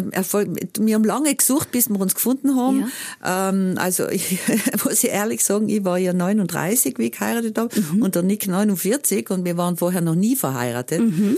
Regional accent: Trentino-Alto Adige, Italy; now in Montana, United States; Und Südtirol ist natürlich meine Heimat.

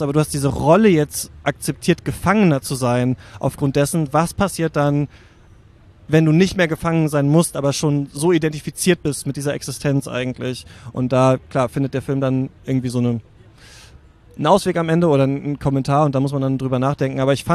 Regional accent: Germany; born there; ich bin in der DDR geboren

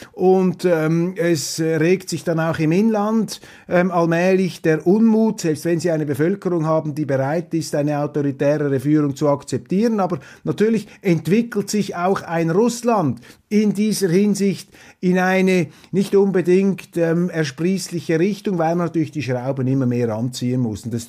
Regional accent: Switzerland; Und ich versuche da natürlich das Positive auch herauszupicken als Schweizer.

